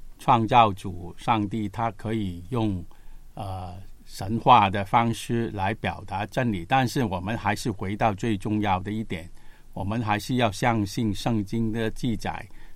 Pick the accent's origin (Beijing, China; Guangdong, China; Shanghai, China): Guangdong, China; 我们广东人说